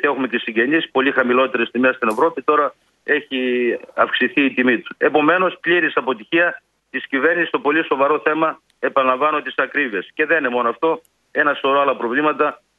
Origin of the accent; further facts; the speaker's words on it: Central Macedonia, Greece; born there; now in Kilkis, Greece; εγώ με Μακεδόν του γένους γεννήθηκα στην Πλερία, ζω στην Κλικής.